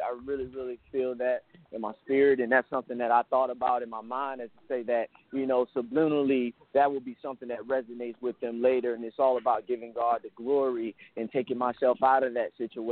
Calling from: Atlanta, Georgia, United States; I'm from Atlanta, Georgia.

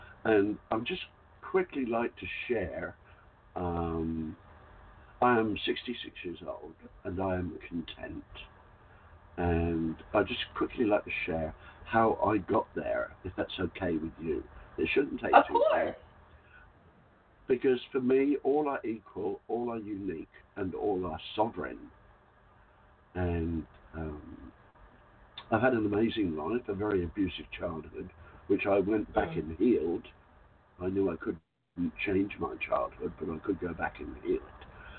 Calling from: Queensland, Australia; I'm calling from the Whitsunday Islands off the northeast coast of Australia, between the mainland, in the mainland, and the Great Barrier Reef. And I'm not black

